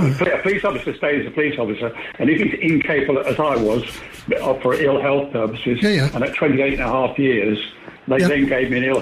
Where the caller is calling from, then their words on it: Mijas, Andalusia, Spain; Yeah, hi, Giles. … in Mijas.